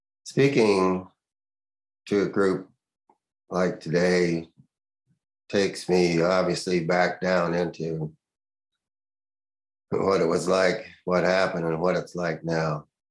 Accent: Canada; now in United States; I'm a Canadian, I'm working in the United States.

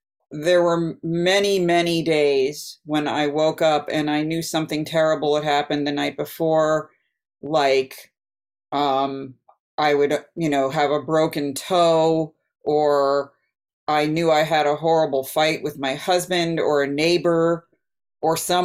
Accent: East Coast, United States; Just to give you an idea of my bit about my upbringing, I grew up on the East Coast. I'm from a Jewish family.

